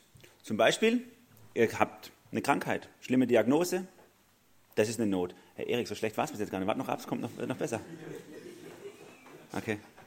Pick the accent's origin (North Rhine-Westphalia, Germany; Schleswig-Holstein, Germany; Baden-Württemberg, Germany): Baden-Württemberg, Germany; now in Karlsruhe, Germany; Karlsruhe ist seit über 10 Jahren meine Heimat. Fühlt sich komisch an, das als Schwabe zu sagen.